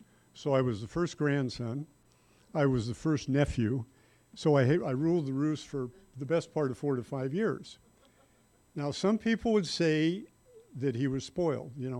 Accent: Visalia, California, United States; I was born, I was raised in the Central Valley between Fresno and Bakersfield, small town called Visalia.

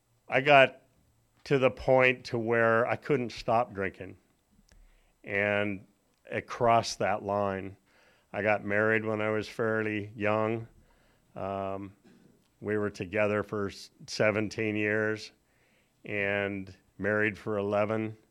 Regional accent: La Mesa, California, United States; I grew up in La Mesa. I was born in Grossmont Hospital. And I had a lot of friends in the area.

